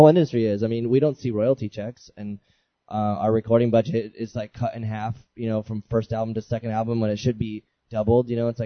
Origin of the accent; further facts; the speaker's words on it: Phoenix, Arizona, United States; also born or lived in San Diego; I grew up in Phoenix, white trash, no religion. I moved to San Diego and lucked out and started playing music, and that's it.